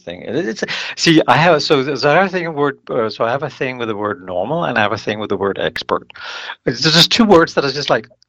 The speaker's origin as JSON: {"language": "English", "country": "Denmark"}